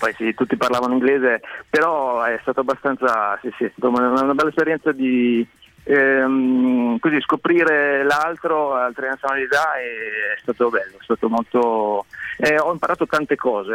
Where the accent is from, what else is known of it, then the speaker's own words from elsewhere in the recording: northern Italy, Italy; accent: northern Italian; il mio accento del nord forse è meno utilizzabile, diciamo, in Italia